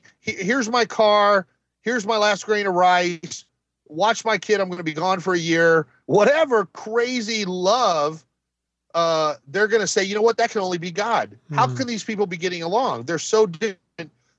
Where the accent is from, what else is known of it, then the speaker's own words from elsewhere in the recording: Mexico; now in United States; I grew up in Mexico.